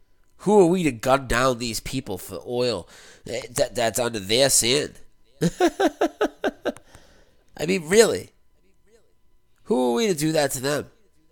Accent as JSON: {"language": "English", "country": "United States", "said": "I love being an American, and these people have ruined it."}